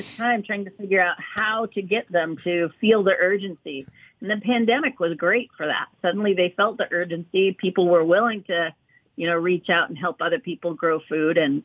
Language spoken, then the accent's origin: English; Fairbanks, Alaska, United States; now in Anchorage, United States; me growing up in Fairbanks when everybody had gardens and everybody was sharing.